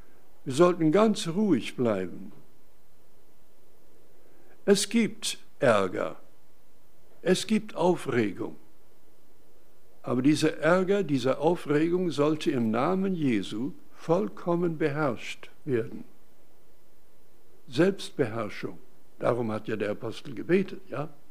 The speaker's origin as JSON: {"language": "German", "region": "Western Canada", "country": "Canada", "tie": "born or raised there", "said": "Da denke ich an ein Beispiel von der Landwirtschaft. Da bin ich aufgewachsen im Westen Kanadas."}